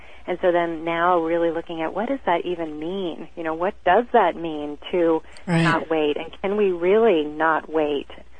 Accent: Boston, Massachusetts, United States; also born or lived in Rhode Island; because I'm from the Boston area. Originally, actually spent a lot of time in Rhode Island

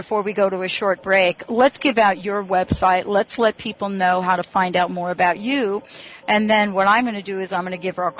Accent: New York, United States; because I'm actually from New York. I was born in New York.

